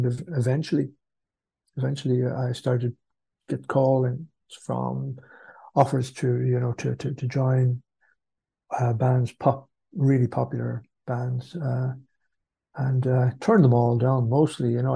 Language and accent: English; Carrick-on-Suir, Tipperary, Ireland; I came from Carrick and Shure in South Tipperary, which is very south, as far south as you can go, on the borders of Waterford and Kilkenny.